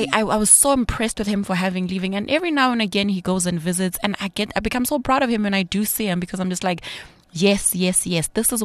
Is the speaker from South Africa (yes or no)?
yes; Soweto, Gauteng, South Africa; I grew up in Soweto